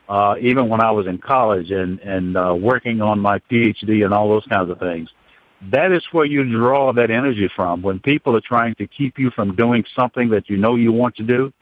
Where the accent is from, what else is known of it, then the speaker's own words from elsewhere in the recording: Greenwood, Mississippi, United States; I grew up in Greenwood, Mississippi.